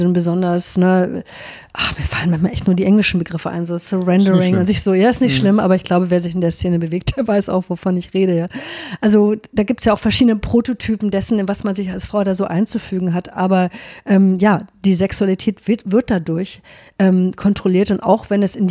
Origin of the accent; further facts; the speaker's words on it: Germany; so als Deutsche müssen wir uns auch diese Städte mal angucken